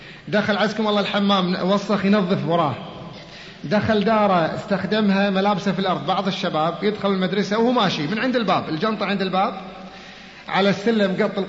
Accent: Kuwait; اعتاد الكسل مثل ما صار عندنا في الكويت

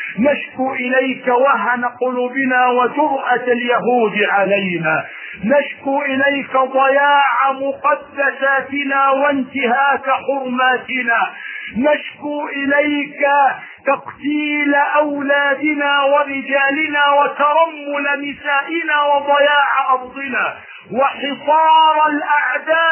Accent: Egypt; بلدنا مصر والعراق

